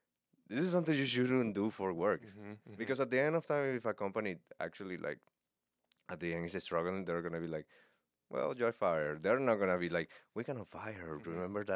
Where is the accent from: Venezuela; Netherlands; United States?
Venezuela; No, I'm from Venezuela, but okay.